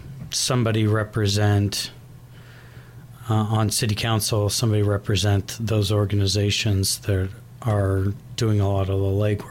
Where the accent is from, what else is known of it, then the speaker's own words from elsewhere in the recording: Dexter, Iowa, United States; also born or lived in Virginia; I grew up in Dexter. Lived there all the way through high school.